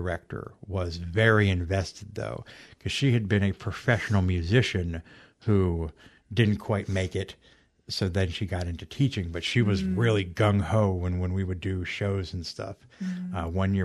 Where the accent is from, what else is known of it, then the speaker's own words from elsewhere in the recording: United States; now in New Zealand; I got a coming from the US, I know like